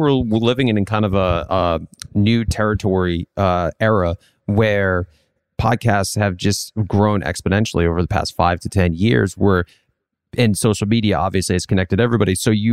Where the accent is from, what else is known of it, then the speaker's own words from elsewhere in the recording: Rhode Island, United States; Like I'm a kid from Rhode Island with patchy facial hair.